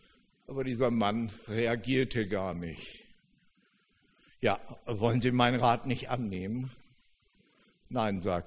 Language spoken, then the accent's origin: German; Northern Germany, Germany; Nur eines, ich bin Norddeutscher, bei uns ist das weniger ausgeprägt.